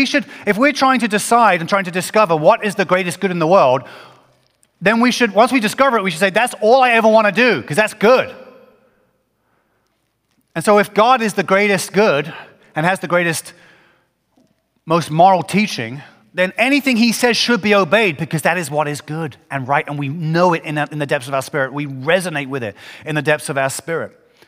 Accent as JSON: {"language": "English", "region": "England", "country": "United Kingdom", "said": "And I'm from England, which is the safety capital of the universe."}